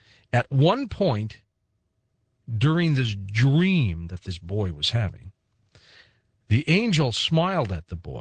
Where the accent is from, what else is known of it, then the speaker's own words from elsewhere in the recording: St. Louis, Missouri, United States; there's a house for sale in my hometown of St. Louis.